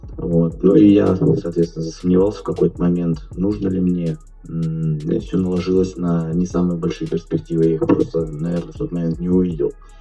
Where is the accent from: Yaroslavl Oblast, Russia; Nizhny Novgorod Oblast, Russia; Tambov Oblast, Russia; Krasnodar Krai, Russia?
Yaroslavl Oblast, Russia; Yaroslavl; Я родился в Ярославской области и как бы поддерживаю эту команду достаточно давно.